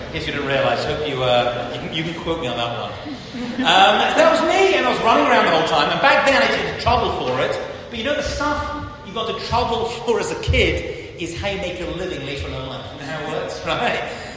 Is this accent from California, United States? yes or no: yes; California, United States; accent: California; this is my accent, by the way, it's not New Jersey. Does anyone understand what I'm saying? Yeah? That'd be fantastic. Yeah, it's actually California.